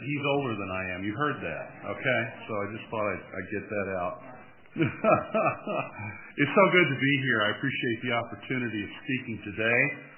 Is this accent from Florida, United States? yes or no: no; Greenville, South Carolina, United States; accent: Midwest; That's because my parents are both from Indiana. So I have a little more of a Midwest accent, but I'm born and raised in Greenville and hope to die there, Lord willing.